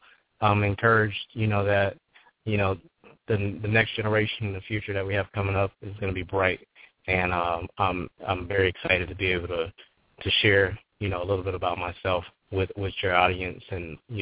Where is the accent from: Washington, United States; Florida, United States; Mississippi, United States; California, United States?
Florida, United States; Pensacola; also born or lived in New Orleans; I consider myself a Florida boy. I grew up in Pensacola, Florida. But I also consider myself a New Orleans boy because I was born in New Orleans